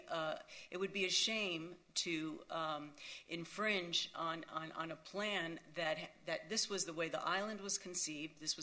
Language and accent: English; Miami Beach, Florida, United States; I reside at 21 Lagoras Circle, and I have been, I was born on Miami Beach, so I've lived on Miami Beach all my life